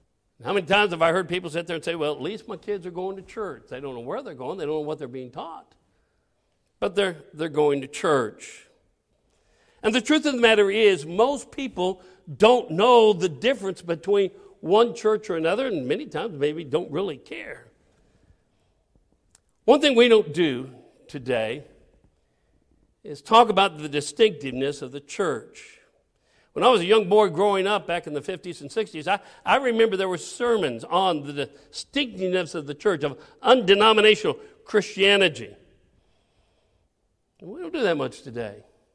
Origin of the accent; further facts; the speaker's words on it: Aurora, Colorado, United States; And I grew up in Aurora, Colorado, which is a suburb of Denver.